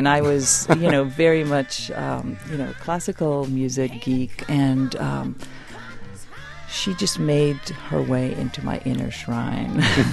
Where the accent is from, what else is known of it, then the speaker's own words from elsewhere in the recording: Israel; I grew up in Israel, and I was discovered by Stern when I was 12.